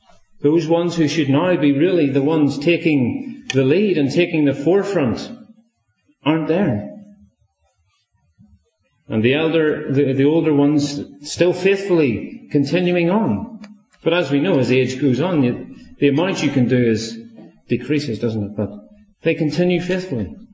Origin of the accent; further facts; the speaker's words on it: Belfast, Northern Ireland, United Kingdom; So that was the kind of family I grew up in Belfast there in Northern Ireland.